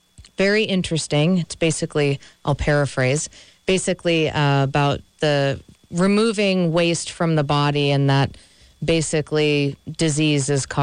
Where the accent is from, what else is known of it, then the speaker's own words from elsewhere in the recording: Massachusetts, United States; My home turf, I'm from Massachusetts.